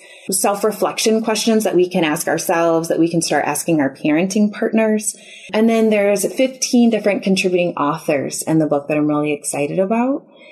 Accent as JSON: {"language": "English", "town": "Chicago", "region": "Illinois", "country": "United States", "lives_now": "Houston, United States", "said": "And we're originally from the Chicago area."}